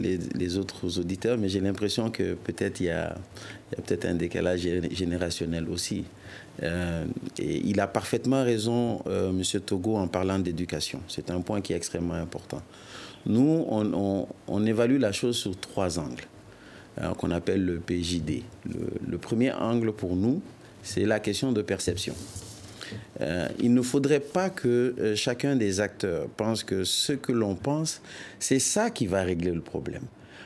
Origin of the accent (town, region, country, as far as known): Mali